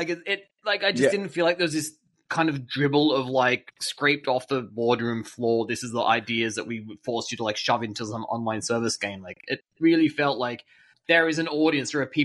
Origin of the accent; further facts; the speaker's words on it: Blue Mountains, New South Wales, Australia; I grew up in the Blue Mountains, like at the roller skating rink in fucking